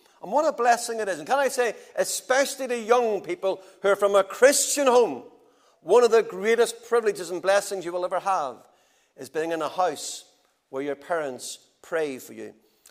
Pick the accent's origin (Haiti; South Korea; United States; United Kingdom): United Kingdom; Lisburn, Northern Ireland; I was born and brought up in Lisburn